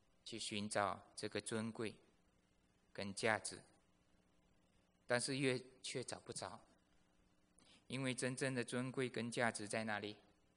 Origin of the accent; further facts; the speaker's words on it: China; 所以我们中国人有这个观念啊，我们要孝敬祖宗，是不是？